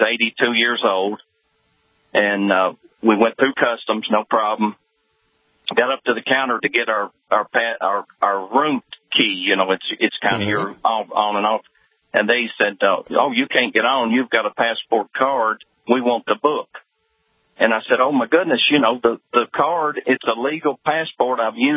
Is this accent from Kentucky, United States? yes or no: yes; Kentucky, United States; I'm a United States citizen, born and raised in Kentucky.